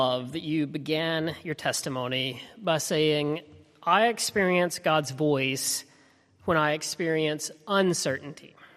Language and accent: English; Alabama, United States; When I was in high school, growing up in Alabama in the heart of the Bible Belt